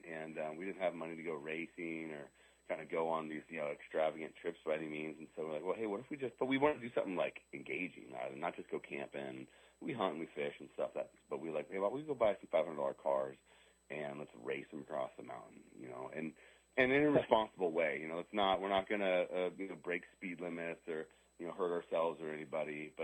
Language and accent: English; Eugene, Oregon, United States; also born or lived in Salem / Portland; But I grew up in this area. I was born in Salem, grew up in Eugene, and then Central Oregon and Portlan